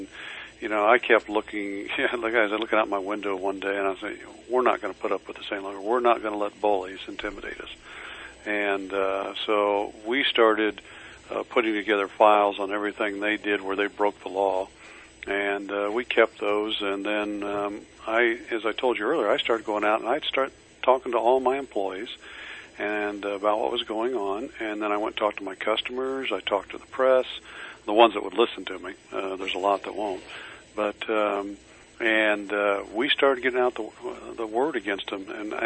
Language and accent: English; Fort Wayne, Indiana, United States; I grew up in Fort Wayne, Indiana, and I was a big Detroit Tiger fan.